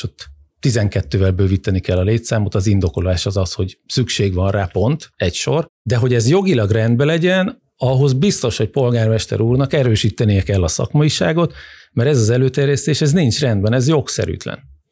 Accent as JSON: {"language": "Hungarian", "town": "Győr", "region": "Győr-Moson-Sopron", "country": "Hungary", "tie": "born or raised there", "said": "Az egyik ilyen az szülővárosom Győr"}